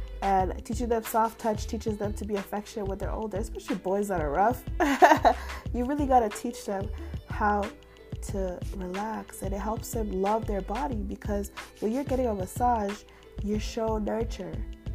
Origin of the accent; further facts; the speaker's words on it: Canada; luckily enough, we both are growing up in Canada